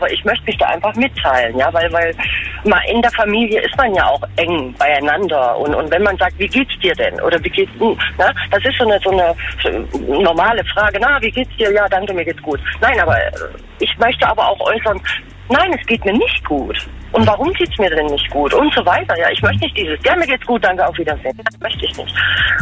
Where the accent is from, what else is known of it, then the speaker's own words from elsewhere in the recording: Saxony, Germany; ich komme aus Sachsen.